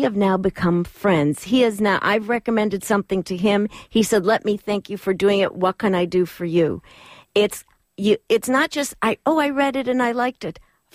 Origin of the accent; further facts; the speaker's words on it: Chicago, Illinois, United States; I'm from Chicago because we had methods of dealing with people who weren't savvy in their, quote, networking.